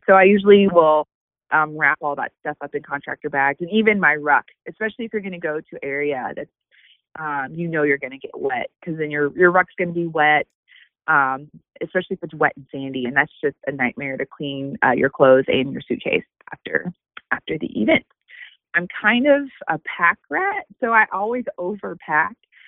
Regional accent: Lubbock, Texas, United States; I'm from Lubbock, Texas, and for the longest time, there was maybe one or two GRT that lived in Lubbock

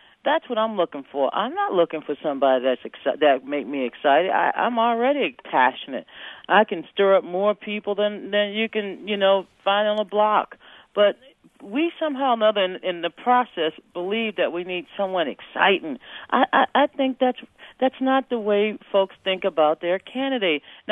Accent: Louisiana, United States; You know, I'm from Louisiana.

